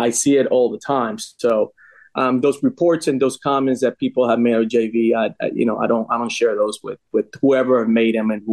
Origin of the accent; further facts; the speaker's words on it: Miami, Florida, United States; At the time, I came from Miami. I wasn't exposed to a lot of that in Miami.